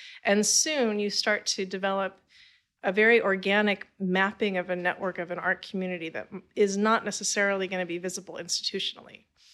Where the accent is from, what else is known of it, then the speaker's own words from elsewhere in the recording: California, United States; now in Providence, United States; I did not. Okay. I'm from California.